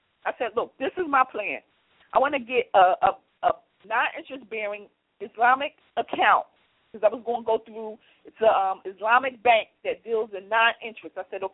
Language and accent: English; Philadelphia, Pennsylvania, United States; I grew up in and around the projects in South Philadelphia. I grew up in Southwest Philadelphia.